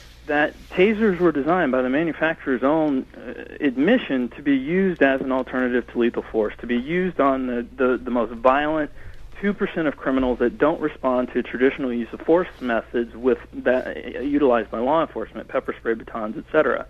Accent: Houston, Texas, United States; I grew up in Houston, just outside Houston, Texas.

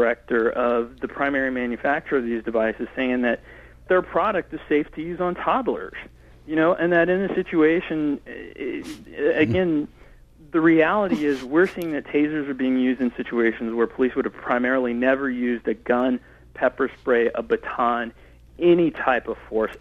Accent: Houston, Texas, United States; I grew up in Houston, just outside Houston, Texas.

